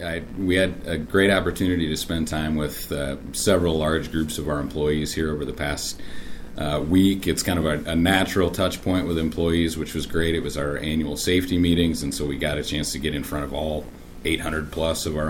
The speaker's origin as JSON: {"language": "English", "town": "Cherokee", "region": "Iowa", "country": "United States", "tie": "born or raised there", "said": "So I grew up in Northwest Iowa in Cherokee, about the same latitude as here, but just a little further west."}